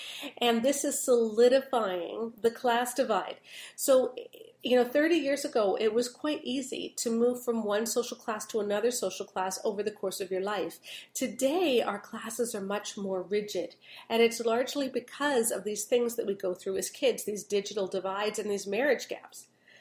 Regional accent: Canada; And I'm Canadian. I am not going to talk about gun control.

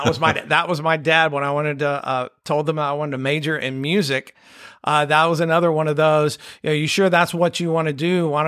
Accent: Houston, Texas, United States; So I grew up in Houston, probably one of the few people you're going to meet that's actually from Houston and not from a suburb of Houston.

